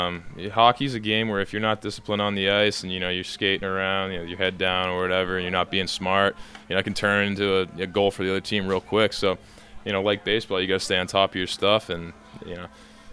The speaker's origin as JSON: {"language": "English", "town": "Boston", "region": "Massachusetts", "country": "United States", "tie": "born or raised there", "said": "growing up in Boston, David Ortiz is kind of that guy that every kid playing baseball looked up to."}